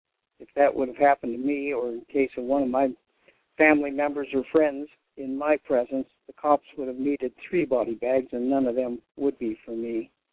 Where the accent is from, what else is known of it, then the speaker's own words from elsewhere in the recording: United States; They hate us because we're American. They hate us because we're free.